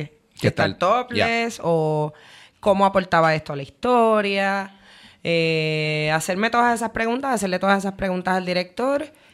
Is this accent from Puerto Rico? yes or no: yes; Puerto Rico; yo soy puertorriqueña, pero mis dos papás son de República Dominicana.